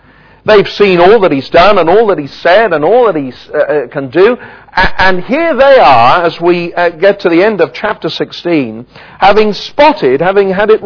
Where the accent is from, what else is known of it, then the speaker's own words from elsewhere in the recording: Wales, United Kingdom; I have to say, as a Welshman, there's one or two rugby internationals I'd quite like to meet today